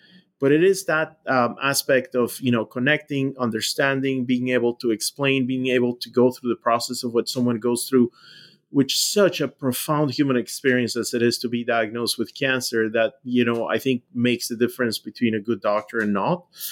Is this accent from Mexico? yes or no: yes; Mexico; I grew up in Mexico, and I decided I want to go into medicine.